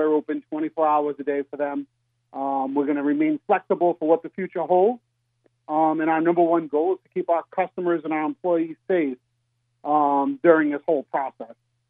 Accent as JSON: {"language": "English", "region": "Rhode Island", "country": "United States", "said": "I'm originally from Rhode Island."}